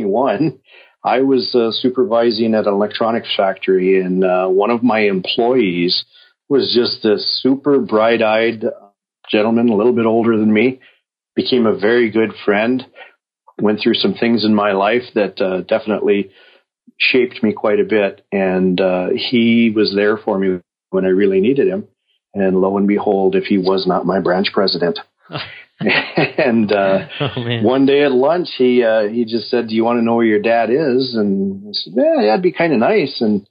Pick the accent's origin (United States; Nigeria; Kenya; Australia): United States; North Dakota; I was raised in North Dakota, right here, about 60 miles from Devil's Lake.